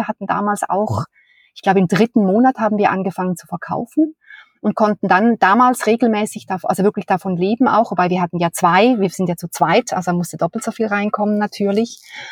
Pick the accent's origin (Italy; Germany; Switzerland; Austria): Switzerland; ich glaube, als Schweizerin, ich würde gerne mal mit Roger Federer vor dem Kamin sitzen